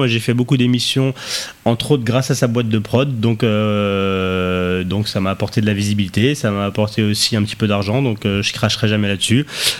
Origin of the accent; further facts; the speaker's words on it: France; Je suis français. J'ai des origines algériennes un petit peu.